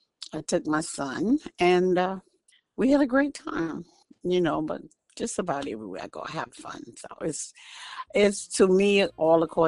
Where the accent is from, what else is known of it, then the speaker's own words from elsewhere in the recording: Miami Gardens, Florida, United States; I'm from Miami Gardens, Florida.